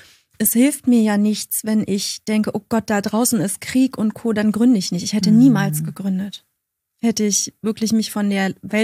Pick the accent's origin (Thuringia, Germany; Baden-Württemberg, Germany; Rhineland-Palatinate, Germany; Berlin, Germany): Berlin, Germany; ich komme ja aus Berlin, und es war für mich ganz schwer rauszuziehen.